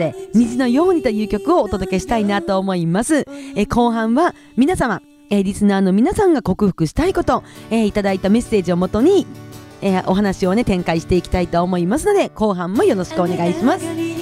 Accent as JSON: {"language": "Japanese", "town": "Kushiro", "region": "Hokkaido", "country": "Japan", "tie": "born or raised there", "said": "なのでやっぱりね地元が釧路っていうのもあるし、魚とかね上手に食べれるようになれたらいいなとかすごい思いますね。"}